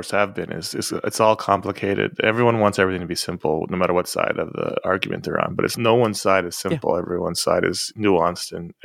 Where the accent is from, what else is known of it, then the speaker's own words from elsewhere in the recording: New York City, New York, United States; I mean, I grew up in New York City in the 80s.